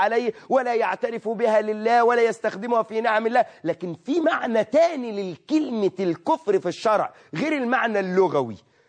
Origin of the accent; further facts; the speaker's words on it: Egypt; عندنا في مصر الشيء اللي بتضعه المرأة في شعرها لتمسك شعرها بيقال عندنا بنسة